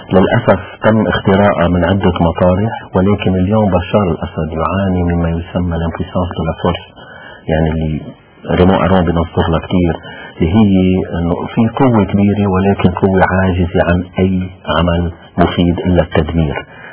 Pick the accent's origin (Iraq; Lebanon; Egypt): Lebanon; صدقيني كانت اليوم أول شيء نحن كلبنانيين حنغار من الديمقراطية السورية